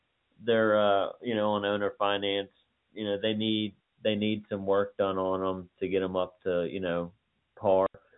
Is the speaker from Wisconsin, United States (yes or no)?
no; Mechanicsville, Virginia, United States; I grew up in Mechanicsville.